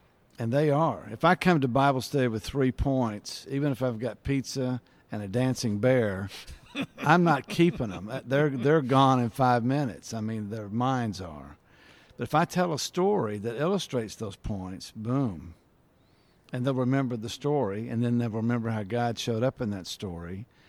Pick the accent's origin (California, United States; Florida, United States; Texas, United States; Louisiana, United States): Texas, United States; Fort Worth; my parents, my growing up in Fort Worth.